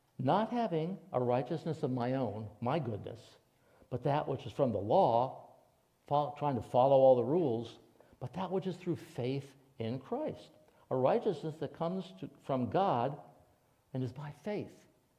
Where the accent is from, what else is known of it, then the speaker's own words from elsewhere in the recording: Vermont, United States; I said, no, I came here from Vermont.